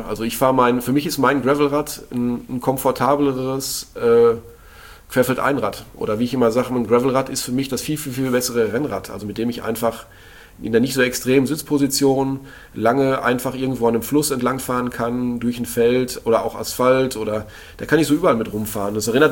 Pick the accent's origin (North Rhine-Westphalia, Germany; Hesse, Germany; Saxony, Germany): North Rhine-Westphalia, Germany; Lünen; now in Bamberg, Germany; Jetzt wohne ich in Bamberg, aber als ich dann, meine Geburtsstadt ist Lünen